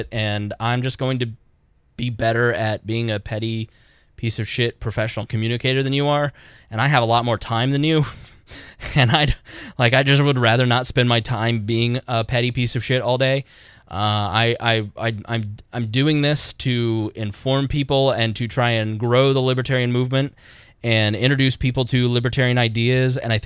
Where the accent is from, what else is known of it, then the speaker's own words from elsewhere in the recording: Indiana, United States; I'm from Southern Indiana. And if you know anybody from Southern Indiana, they're a pain in the fucking ass.